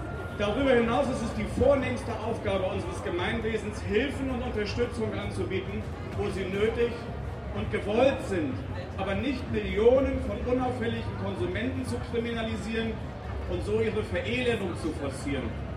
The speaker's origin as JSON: {"language": "German", "region": "Hamburg", "country": "Germany", "said": "ich komme aus Hamburg, vom Hamburger Hanfmove."}